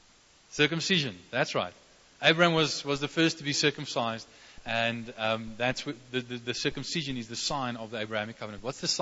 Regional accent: Bloemfontein, Free State, South Africa; also born or lived in Somerset West; It always feels a bit like a homecoming to me when I come to Bloemfontein. I wasn't actually born here. I was born in Somerset West, but when I was about 3 years old, we moved here. So I was raised here. I spent my growing years here

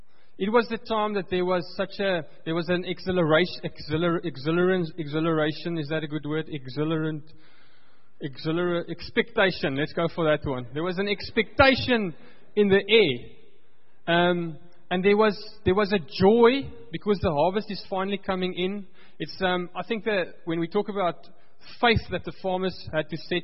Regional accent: Free State, South Africa; I come from the Free State, okay?

